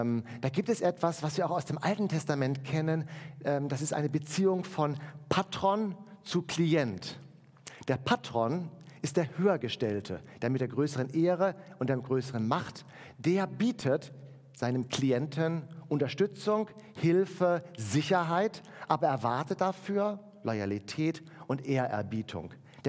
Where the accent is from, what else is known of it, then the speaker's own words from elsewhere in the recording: Germany; als wir in unserer westlichen Kultur, wozu wir als Deutsche ja auch gehören.